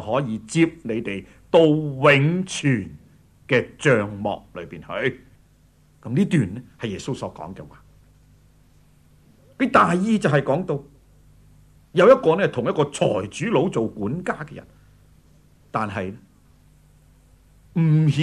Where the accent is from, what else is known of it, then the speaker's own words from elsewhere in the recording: Guangdong, China; 我哋广东人话佢大卖大包